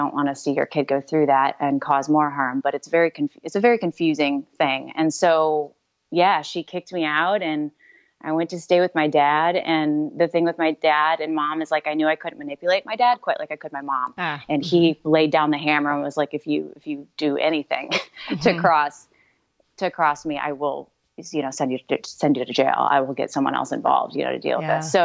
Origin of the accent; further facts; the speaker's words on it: Toledo, Ohio, United States; moved away as an adult; now in Florida, United States; I'm originally from Toledo, Ohio. But yeah, I've been down here since I've been 21. So 12 years, I think, recently is what I hit down here.